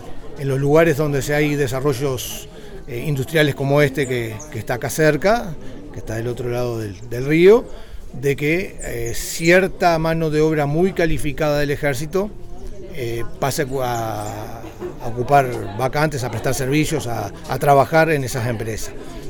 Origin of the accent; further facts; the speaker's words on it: Las Piedras, Canelones, Uruguay; yo nací en Las Piedras. Yo soy oriundo de Canelones. Mi padre es nacido en Tacuarembó.